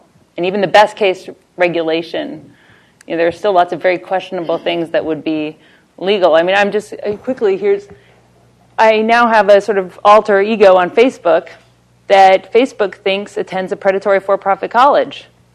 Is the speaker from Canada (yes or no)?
yes; Canada; also born or lived in Georgia, United States; so I'm Canadian, raised in Georgia